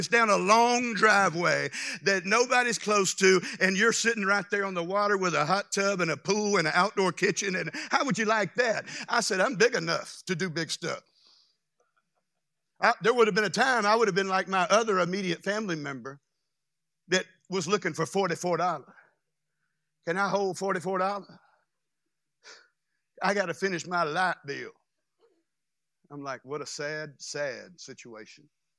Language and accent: English; Louisiana, United States; We would wake up, I'm from Louisiana, but I'd wake up often in Florida and not know how I got there.